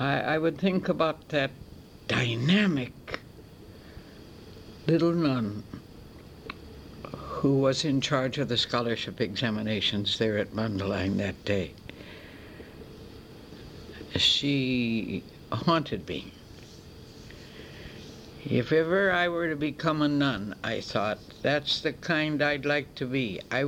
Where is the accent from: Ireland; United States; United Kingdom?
Ireland; And being Irish, I may elaborate on some of the things that I say about Sister and about me.